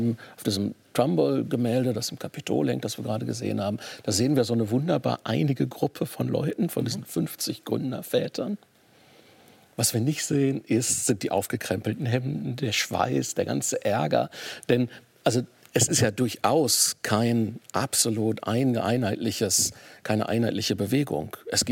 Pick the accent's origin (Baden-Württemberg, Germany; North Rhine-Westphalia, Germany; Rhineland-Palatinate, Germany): North Rhine-Westphalia, Germany; Was an den Füßen hat, wie man bei uns in Westfalen sagt.